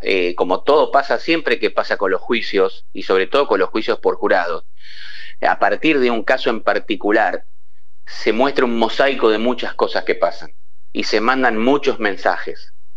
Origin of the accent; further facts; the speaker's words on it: Buenos Aires, Argentina; Yo soy porteño, me imagino que vos también